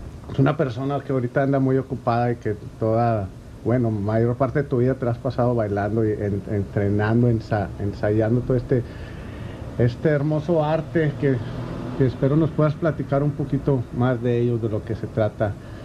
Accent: Vancouver, British Columbia, Canada; Soy de Vancouver, Hispano.

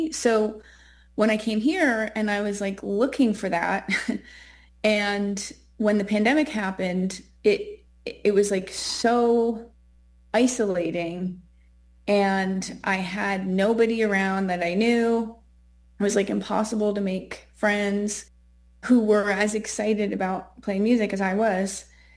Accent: Canada; now in Los Angeles, United States; I'm a Canadian living in LA.

